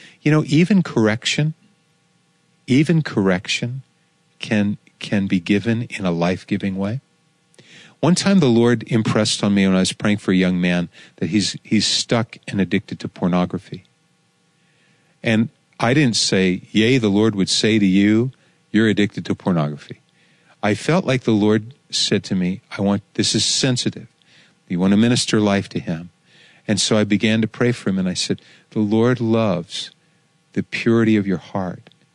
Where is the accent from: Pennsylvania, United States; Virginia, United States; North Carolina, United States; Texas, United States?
Pennsylvania, United States; I grew up in Pennsylvania. I understand. We're not always honest in Pennsylvania.